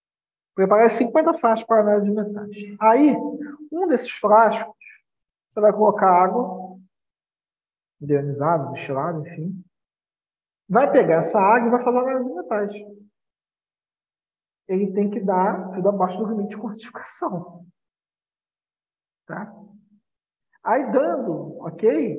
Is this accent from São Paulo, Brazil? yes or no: no; Rio de Janeiro, Brazil; Eu sou aqui do Rio de Janeiro